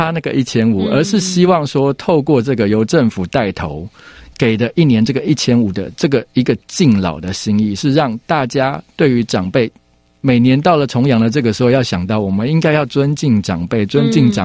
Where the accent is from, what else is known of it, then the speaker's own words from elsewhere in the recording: Taiwan; 我们台湾的经济都是靠他们创造出来的